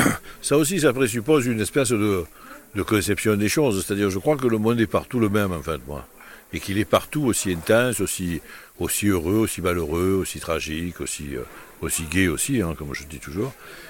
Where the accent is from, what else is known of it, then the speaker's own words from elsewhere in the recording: L'Estaque, Provence-Alpes-Côte d'Azur, France; born there; Donc moi je l'ai fait chez moi, parce que je suis né à l'Estac.